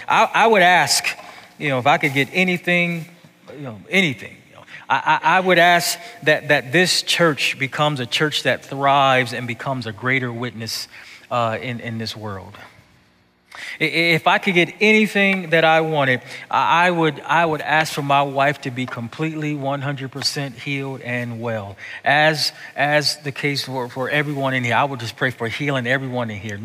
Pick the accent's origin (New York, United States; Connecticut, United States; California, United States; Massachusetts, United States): New York, United States; Buffalo; Again, I grew up in Buffalo, so I know snow.